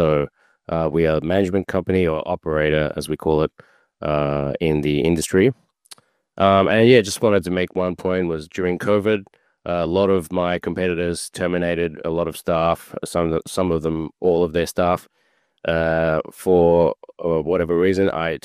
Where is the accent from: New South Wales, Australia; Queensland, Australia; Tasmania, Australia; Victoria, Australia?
New South Wales, Australia; Sydney; moved away as an adult; now in Japan; So I'm born and raised in Sydney, Australia. My mother is Japanese. She's from Osaka, actually. I have a Bachelor of Laws and a Bachelor of Business Finance, and I moved to Japan in 2007